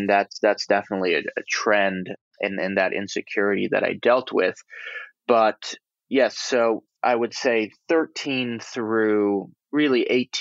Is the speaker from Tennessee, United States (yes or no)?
no; New York City, New York, United States; So I grew up here in New York City, where I am now